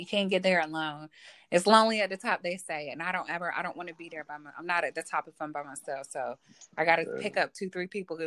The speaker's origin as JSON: {"language": "English", "town": "Miami", "region": "Florida", "country": "United States", "tie": "born or raised there", "said": "Well, I grew up in Miami, Florida."}